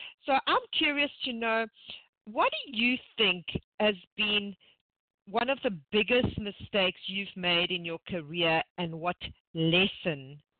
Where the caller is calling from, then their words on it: Temecula, California, United States; Nick, I'm phoning from Temecula, Southern California.